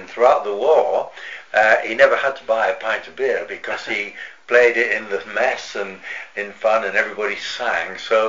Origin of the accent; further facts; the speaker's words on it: Hull, Yorkshire and the Humber, United Kingdom; born there; Well, I was born in Hull in 1936, 8th of August.